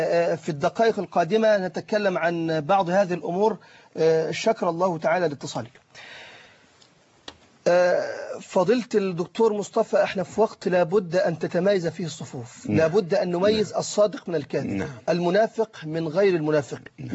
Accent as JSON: {"language": "Arabic", "country": "Egypt", "said": "سواء كان بقى لنا عندنا في مصر، هيكون الكلام ده في ليبيا"}